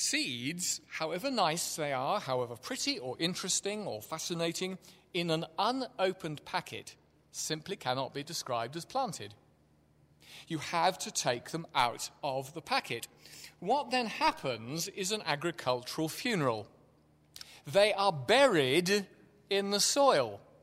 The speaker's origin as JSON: {"language": "English", "region": "England", "country": "United Kingdom", "said": "because I'm English and you expect me to go \"ah, but\" at some point"}